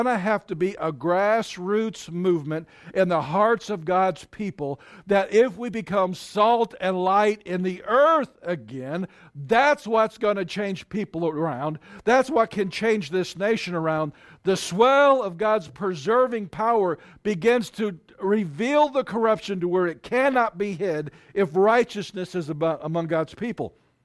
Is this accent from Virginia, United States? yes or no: no; St. Louis, Missouri, United States; when I was raised in St. Louis, there was a very up-and-coming Baptist church that I was a part of for a time.